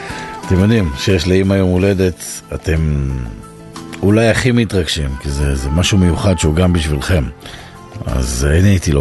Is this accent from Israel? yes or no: yes; Kiryat Haim, Haifa District, Israel; לקריית חיים שם, למערבית, איפה שגדלתי, לא נולדתי, אבל כן, שם הכל התחיל, מה שנקרא.